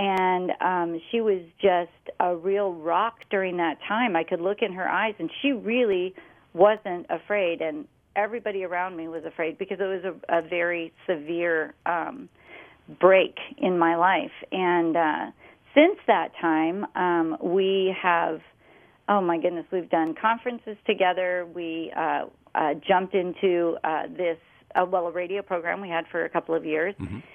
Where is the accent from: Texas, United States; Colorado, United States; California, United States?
Colorado, United States; now in Virginia, United States; we had moved from Colorado, which was my home state, to Virginia.